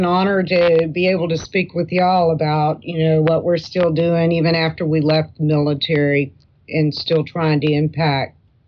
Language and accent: English; Alabama, United States; also born or lived in Houston; I am. I was born in Houston, but I was actually raised in Alabama.